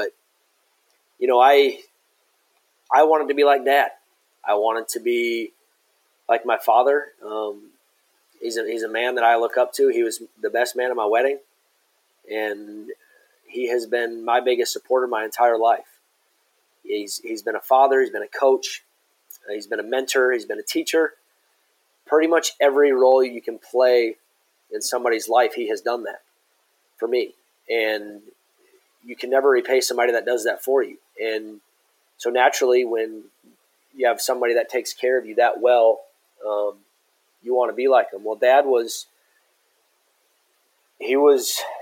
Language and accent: English; Brookings, South Dakota, United States; You know, I grew up around Brookings, South Dakota, as my dad's side of the family is all from Elkton, South Dakota.